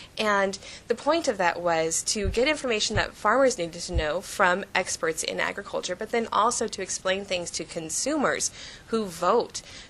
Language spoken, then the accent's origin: English; California, United States; the land of fruits and nuts for nothing. It really earned that title. So, you know, not to put down my home state